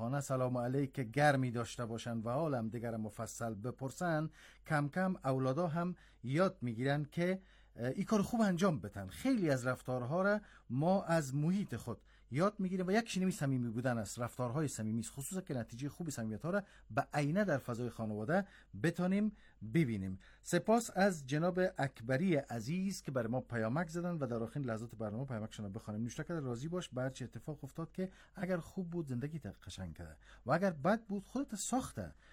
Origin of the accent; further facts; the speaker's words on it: Iran; به عنوان یک ایرانی بر شما و مردم افغانستان سلامتی و آرامش آرزو میکنیم.